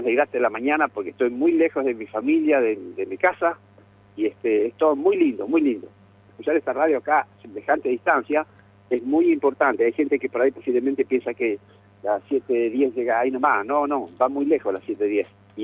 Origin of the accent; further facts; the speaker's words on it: Trelew, Chubut, Argentina; Y yo soy de Trelew.